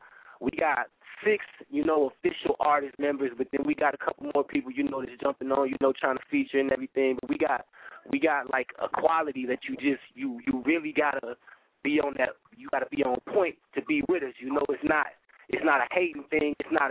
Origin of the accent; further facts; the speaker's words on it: Midwest, United States; Man, it ain't just because I'm from Midwest.